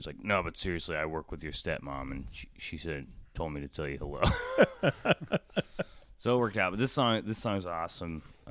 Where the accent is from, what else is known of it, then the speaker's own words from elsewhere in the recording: Reno, Nevada, United States; so I'm from Reno